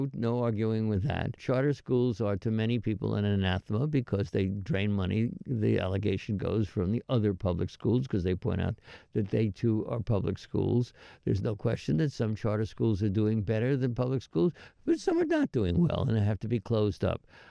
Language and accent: English; Great Barrington, Massachusetts, United States; including my hometown of Great Barrington, Massachusetts